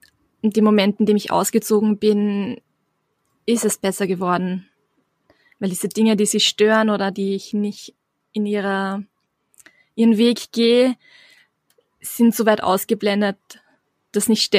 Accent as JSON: {"language": "German", "country": "Austria", "said": "ich komme aus Österreich und bin in die Zeugen Jehovas hineingeboren worden."}